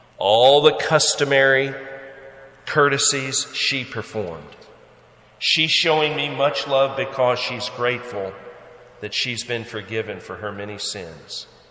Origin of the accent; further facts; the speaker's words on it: Georgia, United States; Where I grew up in Georgia, we had woods behind our house.